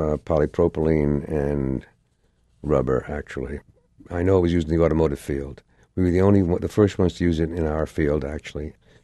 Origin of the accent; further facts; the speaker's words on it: Yonkers, New York, United States; I grew up in Yonkers, New York.